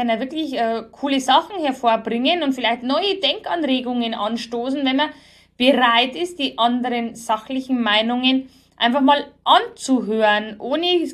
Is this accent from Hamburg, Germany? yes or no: no; Bavaria, Germany; Wie heißt es bei uns in Bayern immer, nicht auf Goschen gefallen, du darfst nicht auf Goschen gefallen sein.